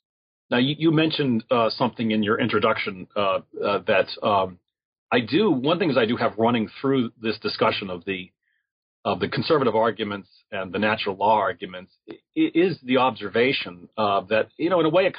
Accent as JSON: {"language": "English", "country": "United States", "said": "But as an American, I can see easily how people, you know, doubt these arguments."}